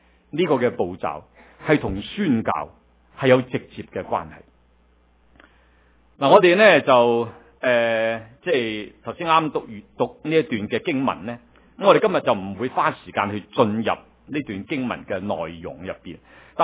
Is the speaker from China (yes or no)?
yes; Guangdong, China; 我哋中国人呢就好着重呢，即係要找住个机会。特别我哋广东人有句俗话呢